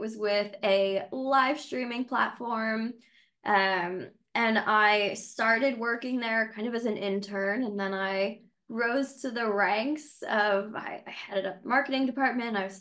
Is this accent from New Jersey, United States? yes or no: yes; New Jersey, United States; So I guess to start out, I grew up in New Jersey and I went to NYU for college.